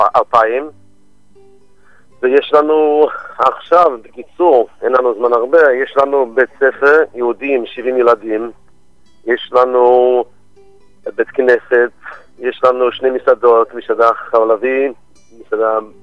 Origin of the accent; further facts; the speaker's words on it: England, United Kingdom; now in Beijing, China; במקור אני מאנגליה, אבל עכשיו יש לי בית חב"ד במרכז מדינה סין, בבייג'ין.